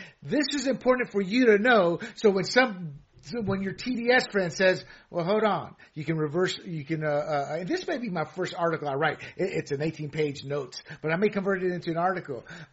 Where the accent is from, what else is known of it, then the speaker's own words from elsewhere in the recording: United States; accent: American; like my freaking cousins have towards my American accent now.